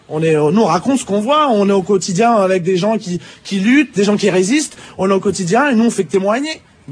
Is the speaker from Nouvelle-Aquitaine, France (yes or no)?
no; Lille, Hauts-de-France, France; nous on vient de Lille-Roubaix, Tourcoing, et évidemment que on s'y retrouve.